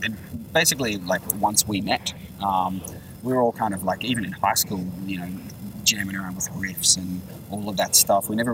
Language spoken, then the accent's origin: English; New South Wales, Australia; I used to live out in the sticks in northern New South Wales.